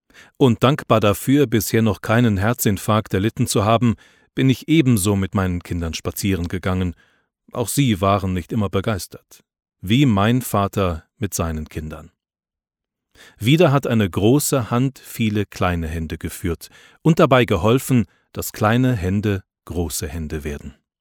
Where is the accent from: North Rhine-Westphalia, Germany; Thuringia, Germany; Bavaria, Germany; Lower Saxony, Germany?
Thuringia, Germany; Jena; Ammerbach und Nenzdorf, 2 kleinen und unbedeutenden Nestern ganz in der Nähe meiner Heimatstadt Jena